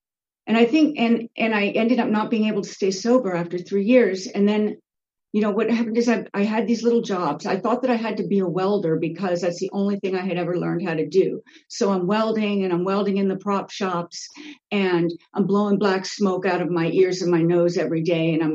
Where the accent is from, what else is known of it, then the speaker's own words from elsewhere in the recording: Redondo Beach, California, United States; I'm an alcoholic, and I'm from Redondo Beach.